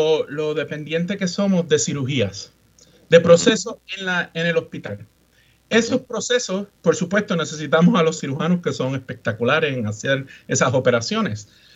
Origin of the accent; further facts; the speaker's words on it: Rincón, Puerto Rico; me crié en Puerto Rico, soy rincoeño y estudié en el recinto universitario de Mayagüez